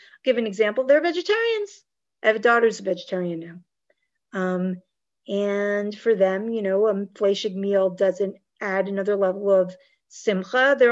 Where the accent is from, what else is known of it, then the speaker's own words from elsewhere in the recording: New Jersey, United States; I grew up in New Jersey, which we got snow pretty frequently.